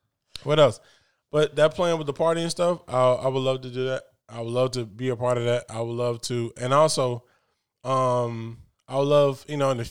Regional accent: Atlanta, Georgia, United States; But guess what? I'm from Atlanta. It's going to happen in Atlanta.

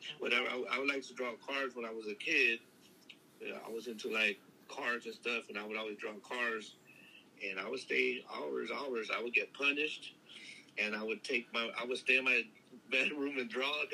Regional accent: Los Angeles, California, United States; What happened was I was born and raised in South

